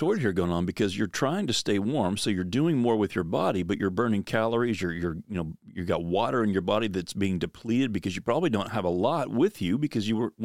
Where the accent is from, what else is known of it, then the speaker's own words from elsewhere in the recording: Pennsylvania, United States; And, you know, I grew up in the East Coast, you know, in Pennsylvania, and it was deer hunting there.